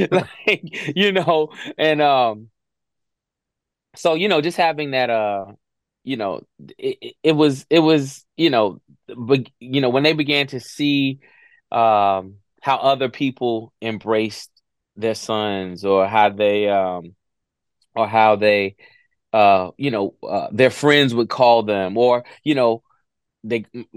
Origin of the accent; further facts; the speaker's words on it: Hampton Roads, Virginia, United States; You know, I'm from Virginia. You know, I'm from Virginia, Hampton Roads area, the 757 area code.